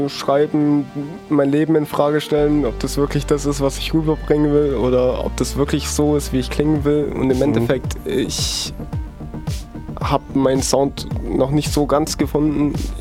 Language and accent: German; Schwäbisch Hall, Baden-Württemberg, Germany; Schwäbisch Hall.